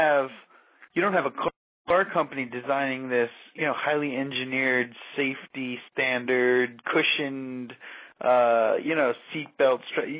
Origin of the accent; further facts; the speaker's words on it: Providence, Rhode Island, United States; You know, and I'm from Providence, Rhode Island, where they started the X Games, and I remember when they used to come down College Hill and the east side where Brown University is